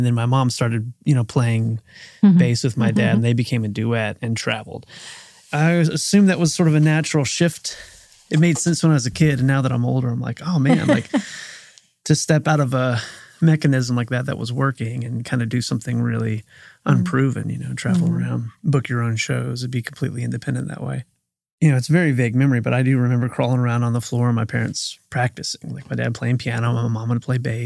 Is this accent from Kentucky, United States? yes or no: no; Wichita, Kansas, United States; now in Nashville, United States; Wichita, Kansas.